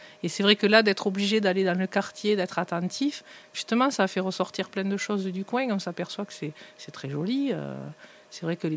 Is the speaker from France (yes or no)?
yes; Pamiers, Occitanie, France; born there; Moi, je suis née à Pamiers, donc voilà, hein, je suis à Pamiers souche.